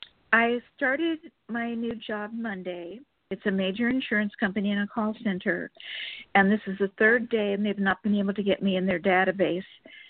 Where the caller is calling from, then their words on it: Sacramento, California, United States; from Sacramento, California.